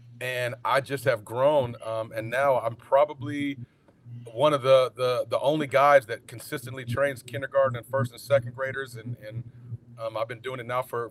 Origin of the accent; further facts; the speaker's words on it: Tacoma, Washington, United States; also born or lived in Puyallup; Yep, I'm a Tacoma guy, Puyallup guy, born and raised in Tacoma and in Puyallup, Washington.